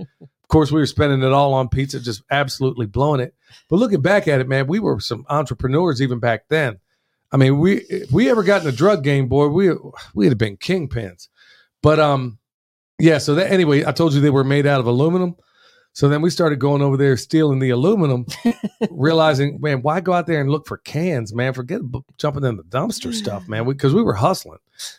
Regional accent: Oklahoma, United States; when I was a kid growing up in Oklahoma, every morning you would see all these old timers sitting in the window at Brahms.

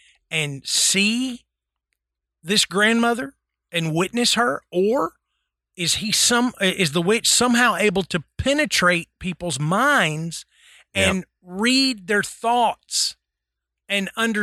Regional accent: Tennessee, United States; because I grew up in Tennessee.

